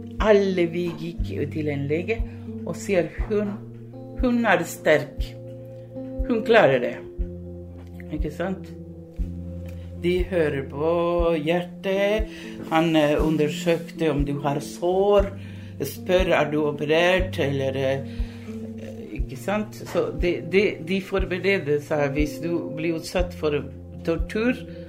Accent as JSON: {"language": "Norwegian", "country": "Uruguay", "tie": "born or raised there", "lives_now": "Norway", "said": "Jeg ble født og vokst i Uruguay. Uruguay er et land mellom Argentina og Brasil, et lite land."}